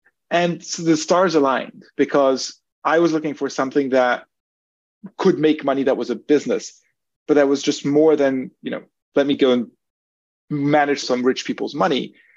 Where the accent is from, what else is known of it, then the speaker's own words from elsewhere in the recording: Switzerland; I was born in France. My family's Hungarian originally. I grew up in Switzerland.